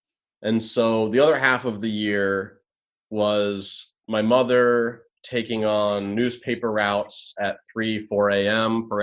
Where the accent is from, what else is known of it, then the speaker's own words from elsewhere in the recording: New England, United States; born there; So I was born up in New England.